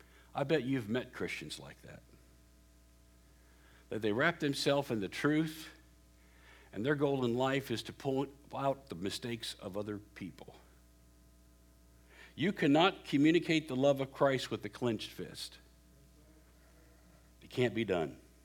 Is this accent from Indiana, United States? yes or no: no; West Virginia, United States; born there; Now, I was born in West Virginia. Don't hold that against me. My mom and dad were born in Kentucky, in the hills of Kentucky.